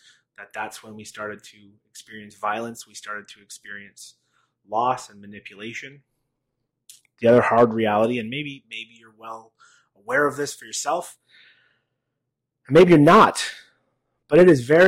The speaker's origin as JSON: {"language": "English", "town": "Ottawa", "region": "Ontario", "country": "Canada", "tie": "born or raised there", "said": "I grew up in Ottawa, by the way. I was at Hillcrest."}